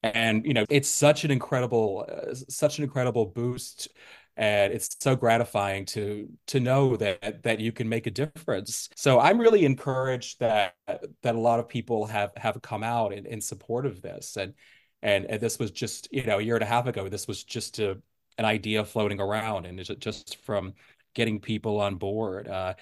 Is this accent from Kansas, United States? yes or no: no; Augusta, Georgia, United States; But my heart has always been with Augusta. I'm from Augusta. I grew up in Augusta. I went to Richmond County Schools.